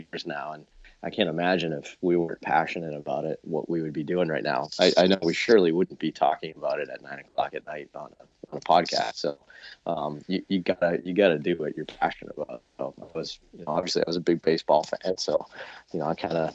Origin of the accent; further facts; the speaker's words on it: Boston, Massachusetts, United States; I mean, growing up in Boston, obviously, it's, you know, one, it's a sports town, I guess.